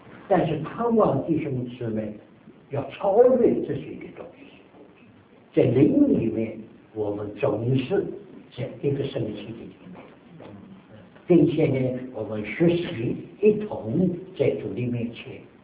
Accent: China; now in United States; 虽然我是从中国来的，但是我感谢主，当我一到美国的时候是1952年的时候，我一生的大部分时间都是在美国

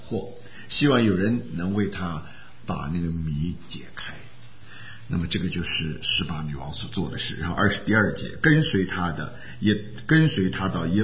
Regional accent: China; 尤其是我们中国人，根本不是我们中国人都知道是十足的外邦人

